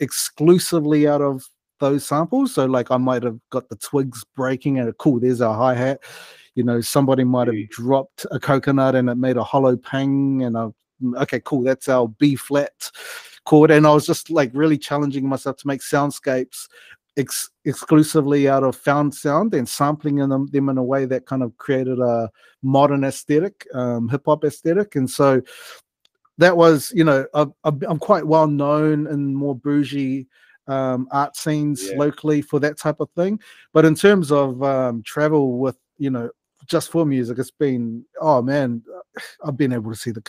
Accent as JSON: {"language": "English", "region": "Auckland", "country": "New Zealand", "tie": "born or raised there", "said": "I guess growing up in South Auckland, there's this relationship in terms of the OGs between Ōtara and Māngere."}